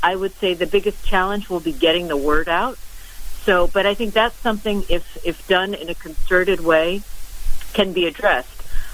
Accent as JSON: {"language": "English", "region": "New Jersey", "country": "United States", "said": "I'm from New Jersey, from the state of New Jersey"}